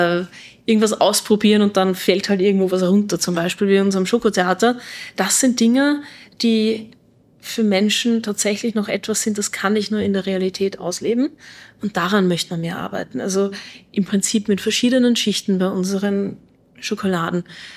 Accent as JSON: {"language": "German", "country": "Austria", "said": "da sind wir Österreicher doch sehr ähnlich."}